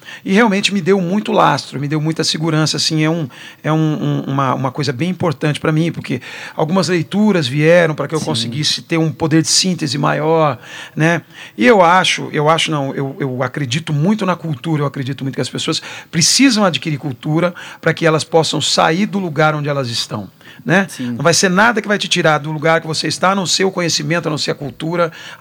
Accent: Londrina, Paraná, Brazil; now in São José dos Campos, Brazil; É, nasci em Londrina, nascido e criado não só em Londrina, como no norte do Paraná, passei por algumas cidades lá.

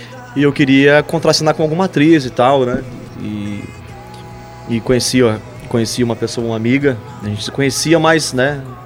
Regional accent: São João do Ivaí, Paraná, Brazil; no interior do Paraná, né, que é de onde eu nasci. Eu nasci na região ali de São João do Ivaí, ali na região perto de Jandaia, Maringá ali.

